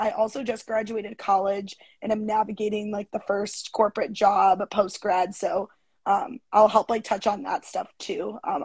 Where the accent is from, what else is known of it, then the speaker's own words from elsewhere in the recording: Chicago, Illinois, United States; I'm from the Chicagoland area, from Chicago, Illinois.